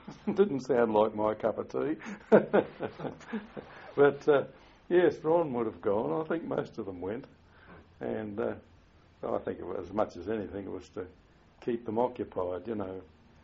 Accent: Victoria Park, Australia; In where I grew up in Victoria Park

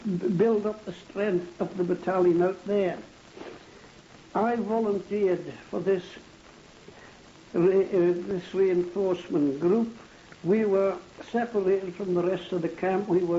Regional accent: Berwick-upon-Tweed, North East England, United Kingdom; we visited a number of places on the Scottish border. One of them was Berwick upon Tweed, my hometown.

